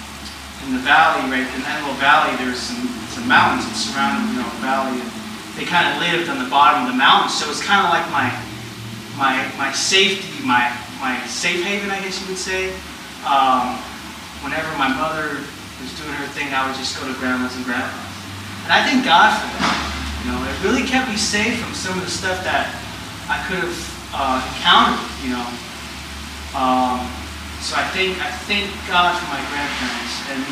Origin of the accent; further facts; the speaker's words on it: El Paso, Texas, United States; born there; But I was born in El Paso, Texas. My parents met in Germany.